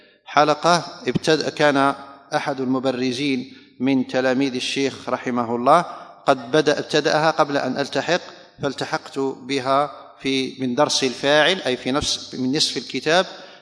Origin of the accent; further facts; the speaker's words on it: Algeria; وفي سنة 2001 تقريبا رجعت إلى الجزائر، ولازلت في مدينتي